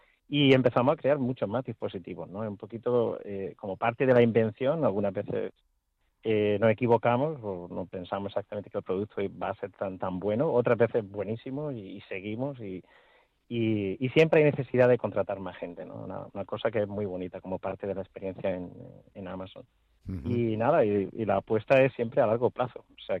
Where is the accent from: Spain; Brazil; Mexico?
Spain; also born or lived in United States; yo lo hablo como español, ¿no? Aunque he estado tantísimos años en Estados Unidos